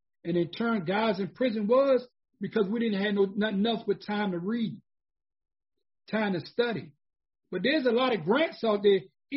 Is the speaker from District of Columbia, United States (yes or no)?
yes; Washington, District of Columbia, United States; I was born and raised on Bennett Road in Southeast D.C. So when people asked me where I was from, you know, I would tell them